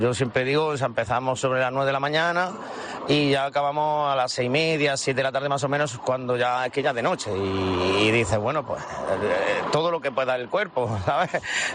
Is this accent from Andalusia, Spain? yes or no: yes; Granada, Andalusia, Spain; yo vivo mucho la Semana Santa en mi tierra de Granada Y la verdad es que de vez en cuando, cuando yo estoy allí en mi tierra, pues voy, le canto la saeta a mi Cristo